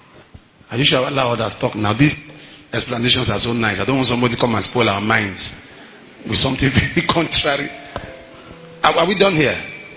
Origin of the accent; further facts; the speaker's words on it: Nigeria; I'm a Jew. I'm from Nigeria.